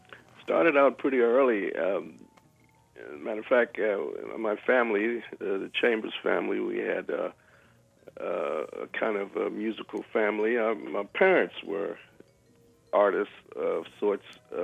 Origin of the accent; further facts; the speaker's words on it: Chester, Pennsylvania, United States; and I grew up in the Philadelphia area, place outside of Philly, a satellite of Philadelphia, Chester.